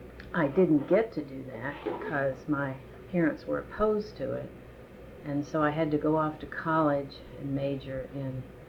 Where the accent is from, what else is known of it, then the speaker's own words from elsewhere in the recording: Princeton, Kentucky, United States; born there; I was born in Princeton, Kentucky, on January the 24th, 1938.